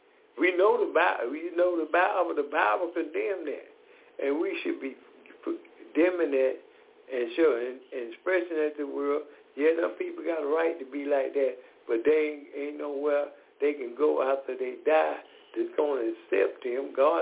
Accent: Decatur, Georgia, United States; I am from Decatur, Georgia.

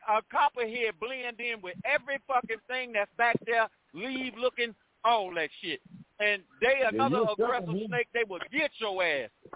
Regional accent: New Orleans, Louisiana, United States; So down there, like I say, I'm from New Orleans, right? And so New Orleans got a ritual down there where people up here not used

